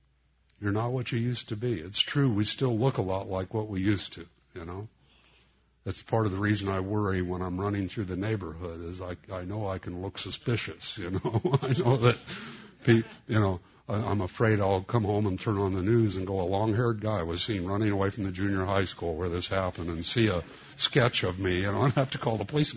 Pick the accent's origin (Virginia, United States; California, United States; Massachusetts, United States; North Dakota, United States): California, United States; Los Angeles; my best friends, I grew up in East L.A., and my best friends were Mexican